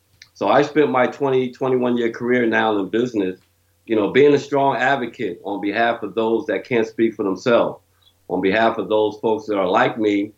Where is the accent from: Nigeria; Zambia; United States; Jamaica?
United States; Trenton, New Jersey; also born or lived in Asbury Park; I was born in Asbury Park, New Jersey, home of … Danny DeVito.